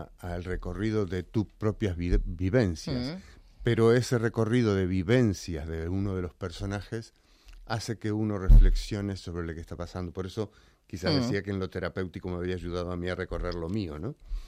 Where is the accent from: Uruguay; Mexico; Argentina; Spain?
Argentina; Pero sobre todo, digamos que somos tres argentinos.